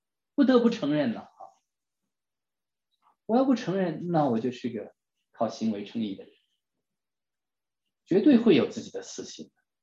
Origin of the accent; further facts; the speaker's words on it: China; 因为 他也是我们中国人的父，中国人中国基督徒的父。